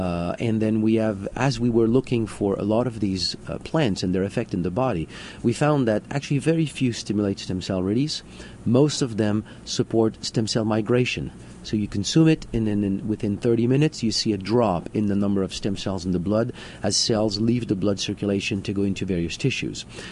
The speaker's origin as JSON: {"language": "English", "country": "Canada", "said": "I'm from Canada"}